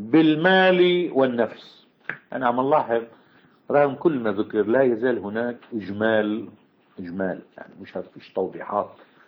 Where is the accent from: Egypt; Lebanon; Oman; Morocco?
Lebanon; مثل بعض الفرق اليوم عندنا بلبنان